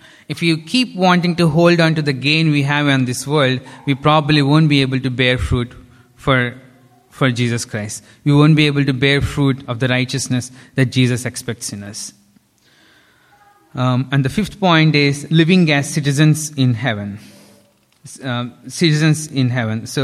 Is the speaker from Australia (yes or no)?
no; India; English is a second language; I'm from India, and I know what the hardships I face.